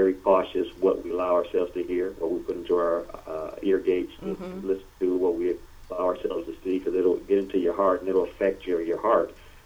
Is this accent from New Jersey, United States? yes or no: no; Detroit, Michigan, United States; growing up in Detroit, I started singing there. You know, I started singing in the Baptist church. And then from there, went to high school in Detroit that had a gospel choir.